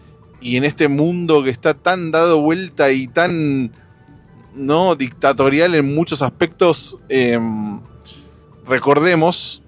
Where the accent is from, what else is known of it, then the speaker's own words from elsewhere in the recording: Argentina; Hoy día en el cual en Argentina, en mi país de origen, se recuerda...